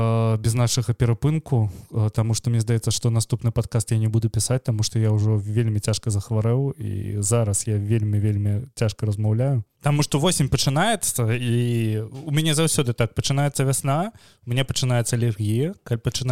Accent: Mogilev, Mogilev Region, Belarus; moved away as an adult; now in Vilnius, Lithuania; Я нарадзіўся ў не такім ужо маленькім горадзе, я нарадзіўся ў Магілёве. У Магілёве скончыў школу, у Магілёве скончыў універсітэт. Зараз мы жывем у горадзе Вільнюс, Вільня, як мы яе клічам.

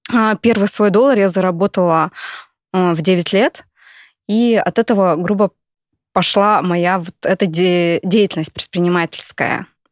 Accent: Listvyanka, Irkutsk Oblast, Russia; Начнем с того, что я с Листвянки. Родилась, выросла в Листвянке

